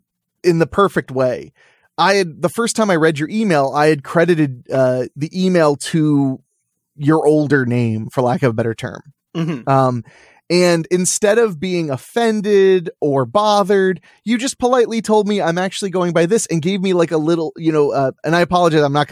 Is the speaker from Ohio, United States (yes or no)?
yes; Ohio, United States; So I have a very odd Hispanic upbringing. And because I grew up in Ohio